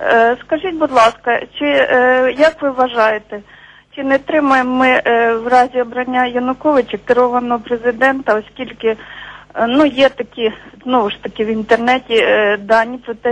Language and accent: Ukrainian; Kyiv, Ukraine; я з Києва.